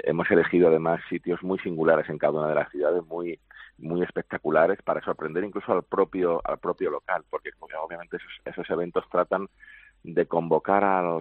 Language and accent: Spanish; Málaga, Andalusia, Spain; siendo nosotros como somos de Málaga